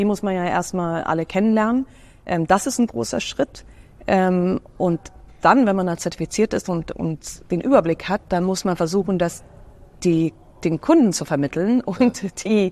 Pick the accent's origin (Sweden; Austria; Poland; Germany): Sweden; Ich bin Schwedin und wir haben auch ein Haus in Schweden.